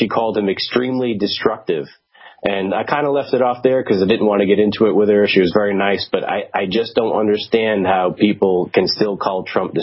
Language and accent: English; United States; now in Switzerland; I'm an American, but I live here in Switzerland.